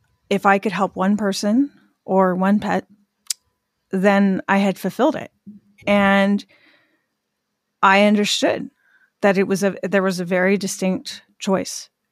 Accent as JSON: {"language": "English", "region": "California", "country": "United States", "tie": "born or raised there", "said": "I grew up in Northern California, but I live in New England now. And I'm very New England."}